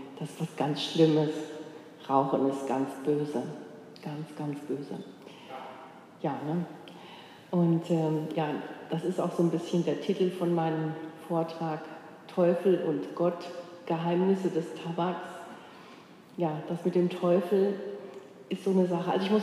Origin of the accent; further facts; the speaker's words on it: Cologne, North Rhine-Westphalia, Germany; Ich komme aus Köln